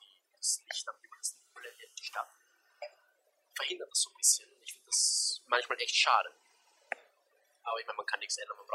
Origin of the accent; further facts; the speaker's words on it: Austria; so als Österreicher in einer gemäßigten Zone